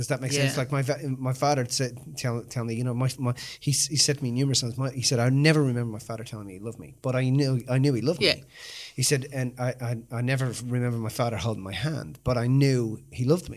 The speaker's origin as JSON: {"language": "English", "country": "Ireland", "said": "I mean, I am fucking Irish, so I can say just say what I say."}